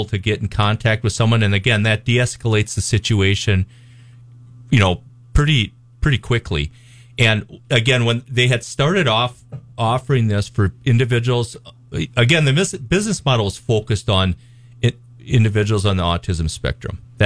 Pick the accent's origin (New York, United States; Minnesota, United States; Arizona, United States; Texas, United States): Minnesota, United States; Winthrop; now in New Ulm, United States; Yeah, I really like serving in this area. I grew up in the Winthrop area.